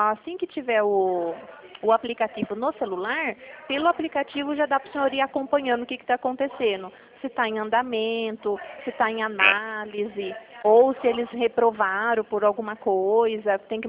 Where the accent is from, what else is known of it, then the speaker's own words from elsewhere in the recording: Limeira, São Paulo, Brazil; Não, nós somos de Limeira, interior.